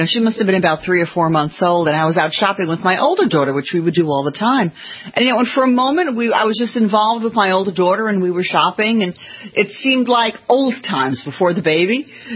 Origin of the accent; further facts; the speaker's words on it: New York, United States; No, it's OF. I'm from New York.